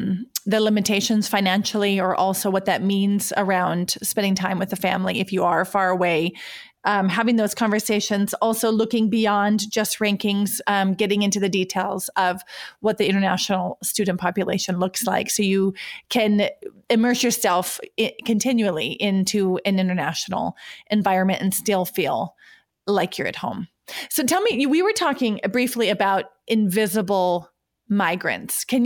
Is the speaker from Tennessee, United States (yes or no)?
no; North Dakota, United States; And I remember getting there and I introduced myself and told them, you know, where I was from North Dakota.